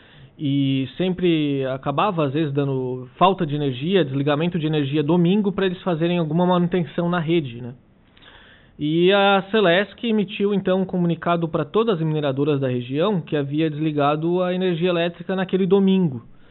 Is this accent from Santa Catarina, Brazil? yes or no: yes; Criciúma, Santa Catarina, Brazil; como eu não sou aqui de Uruçanga, eu sou de Criciúma, natural de Criciúma, moro lá, né, há muitos anos